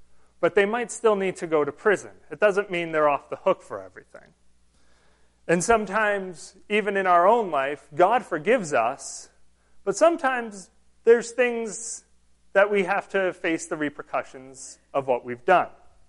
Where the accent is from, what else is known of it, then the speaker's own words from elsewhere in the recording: Massachusetts, United States; And I know we're all from Massachusetts.